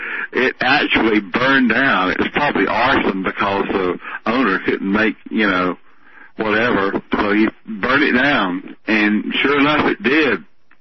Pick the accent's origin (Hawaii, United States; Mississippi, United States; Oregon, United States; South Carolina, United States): South Carolina, United States; Camden; back in the 50s, back in Camden, South Carolina, my hometown